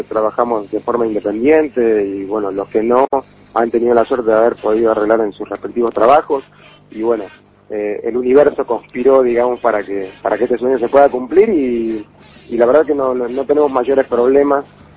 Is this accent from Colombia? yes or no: no; Argentina; toda mi familia es de Montevideo. Yo soy el único argentino, digo, toda mi familia, padres uruguayos, hermanos uruguayos